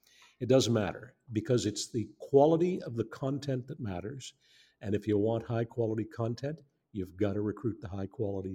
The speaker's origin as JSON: {"language": "English", "town": "Saint John", "region": "New Brunswick", "country": "Canada", "tie": "born or raised there", "said": "And Ian was raised in Sackville, New Brunswick. I was raised in St. John."}